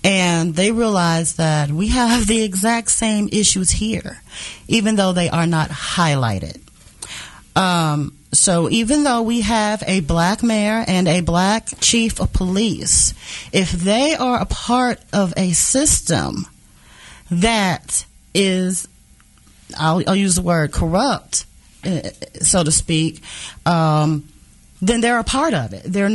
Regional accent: Kansas City, Missouri, United States; Me being a African-American woman growing up in Kansas City, I have seen a lot that goes unreported.

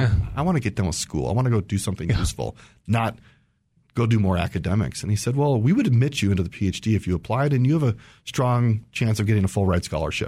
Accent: St. Paul, Minnesota, United States; I grew up in Minnesota, St. Paul, went to BYU as an undergrad.

